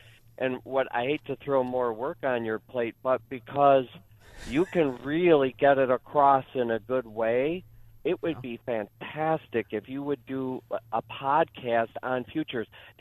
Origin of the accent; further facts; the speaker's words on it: Elmhurst, United States; Yeah, we're from Elmhurst, and my brothers Bill and John.